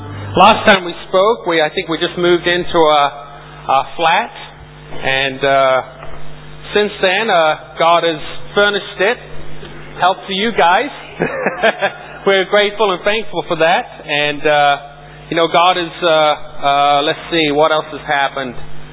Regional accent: Norwich, East of England, United Kingdom; as you guys know, I grew up in Norwich

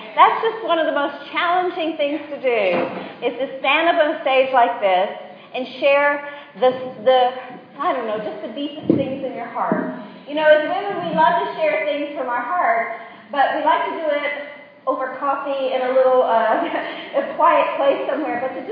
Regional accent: Virginia, United States; now in Australia; We became Australian citizens. I have two passports. I have an Australian passport and a U.S. passport, which I'm sure you can tell by my accent. I'm from Virginia right now. I never lost my accent

